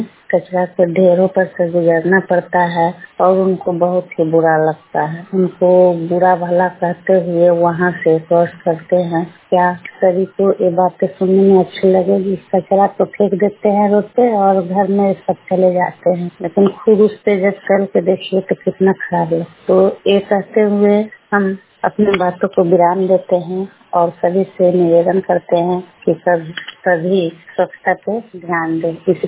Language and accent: Hindi; Paura Madan Singh, Bihar, India; और मैं लालगंज के पौरा मदन सिंह के निवासी हूँ।